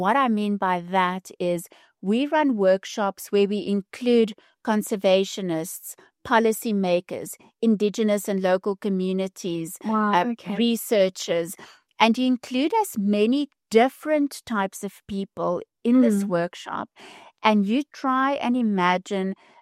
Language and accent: English; Johannesburg, Gauteng, South Africa; So I'm a city slicker. I grew up in Johannesburg, in Melville, and I wasn't really ever very connected to nature.